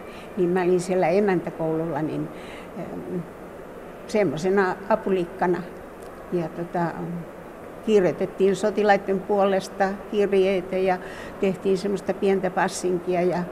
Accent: Kangasala, Pirkanmaa, Finland; mä olin silloin nuorena 15 vanhana, kun mä olen Kangasalta

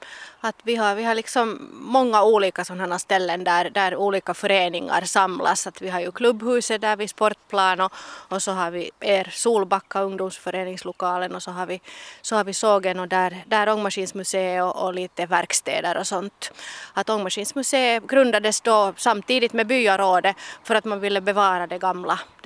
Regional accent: Tavastia, Finland; born there; jag är ju född i Tavastland

